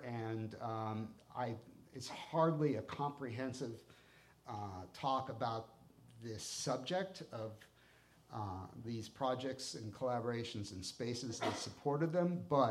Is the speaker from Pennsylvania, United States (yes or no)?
yes; Erie, Pennsylvania, United States; also born or lived in Cleveland; I was born in Cleveland and grew up in Erie, Pennsylvania area, both in like the city of Erie, the suburbs of Erie, and country and small town around there.